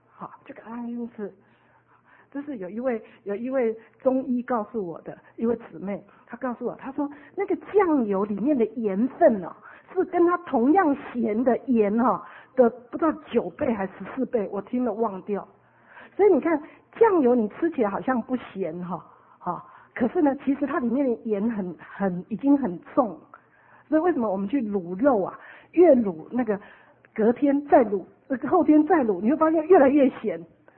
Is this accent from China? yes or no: no; Taiwan; 哦红萝卜我们台湾人都是白萝卜